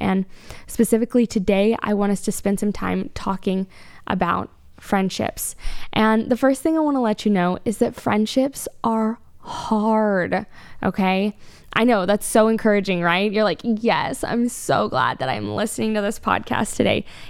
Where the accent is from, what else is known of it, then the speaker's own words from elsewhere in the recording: Austin, Texas, United States; I'm from Austin, y'all, and if you're not living in Central Texas, you may not have heard